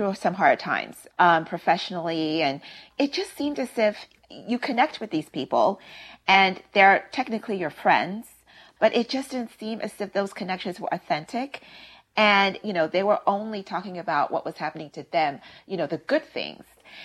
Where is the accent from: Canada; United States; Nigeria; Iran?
Nigeria; It was more simplified, obviously, you know, especially being Nigerian.